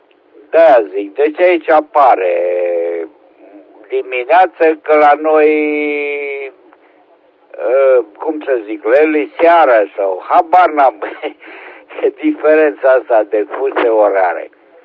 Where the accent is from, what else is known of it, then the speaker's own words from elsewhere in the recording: Oltenia, Romania; sunt oltean